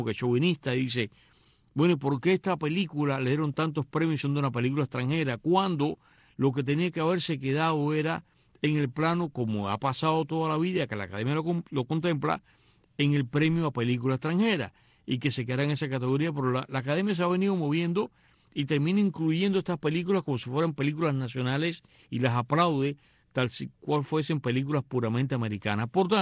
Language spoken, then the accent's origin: Spanish; Cuba; now in Miami, United States; los que nos consideramos los cubanoamericanos, que venimos de Cuba comunista